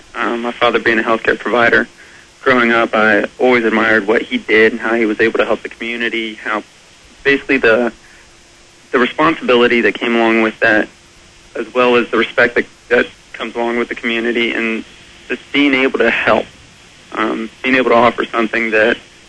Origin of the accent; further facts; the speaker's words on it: Orange Park, Florida, United States; I grew up in Jacksonville, Orange Park, Florida, right outside of Jacksonville